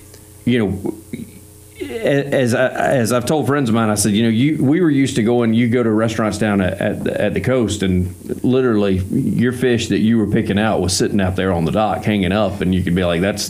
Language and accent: English; Alabama, United States; I'm South Alabama from Covington County